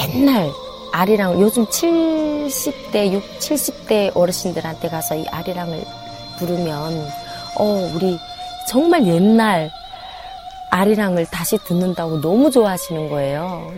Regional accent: North Korea; now in South Korea; 저는 북한에서 온 사람입니다

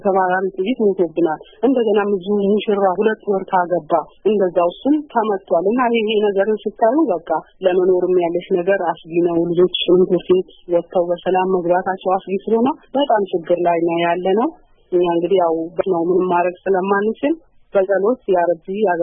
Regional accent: Dire Dawa, Ethiopia; እኔ በእኔ በኩል ድሬዳዋ ውስጥ ተወልጄ ያደኩኝ የስምንት ልጆች እናት ነኝ።

